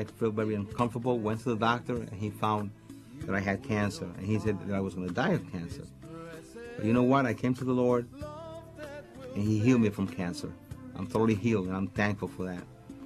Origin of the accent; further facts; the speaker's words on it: Puerto Rico; first language Spanish; English is a second language; I was born an American, but I was raised in Spanish and educated in Spanish in Puerto Rico.